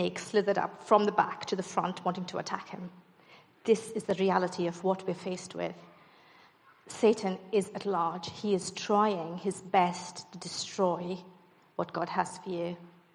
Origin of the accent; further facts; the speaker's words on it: India; I grew up in India, and I suppose the demonic is more visible.